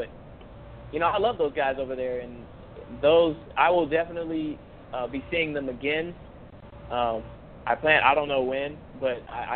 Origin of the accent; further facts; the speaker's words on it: Georgia, United States; I have family down here, and I'm originally from Georgia, and I spent a nice part of my childhood from down here